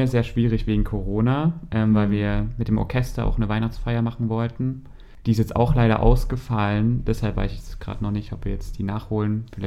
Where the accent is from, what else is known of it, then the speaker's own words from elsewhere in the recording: Saxony, Germany; wir kommen ja aus Sachsen und wir kennen ja eigentlich diese Pracht von Dekoration